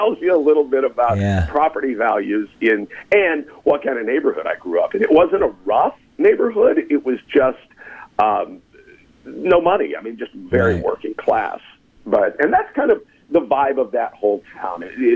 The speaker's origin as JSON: {"language": "English", "region": "Oklahoma", "country": "United States", "tie": "born or raised there", "said": "when I say I'm from Oklahoma, people usually, did you grow up on a farm? And no, it was a little city."}